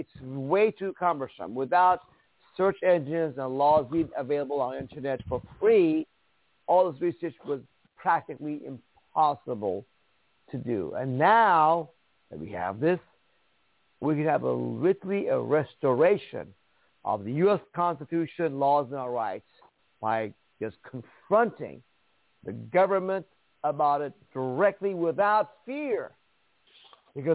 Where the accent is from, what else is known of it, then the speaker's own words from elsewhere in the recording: Iran; I'm from Iran, of Jewish family, the minority. He had no freedoms. None of us had freedom there.